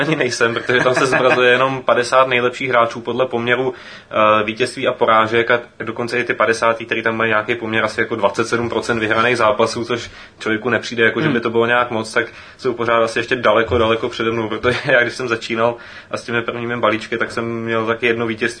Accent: Klecany, Central Bohemian Region, Czechia; u nás v Klecanech se jenom střílí

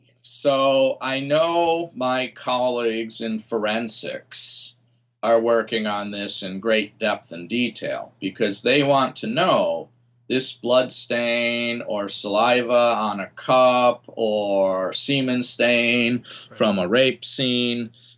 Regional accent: Wisconsin, United States; I grew up in Wisconsin, and I've actually scored tickets.

